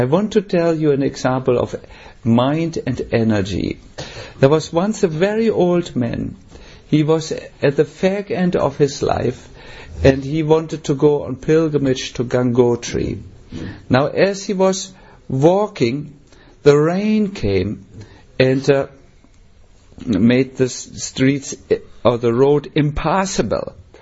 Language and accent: English; Germany; English is a second language; and I come from Germany. This is a scandal for me.